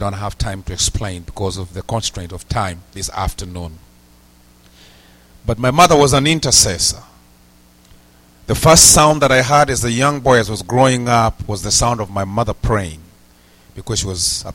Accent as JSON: {"language": "English", "town": "Githunguri", "region": "Kiambu County", "country": "Kenya", "tie": "born or raised there", "said": "I was nicknamed in my village where I grew up in Githunguri"}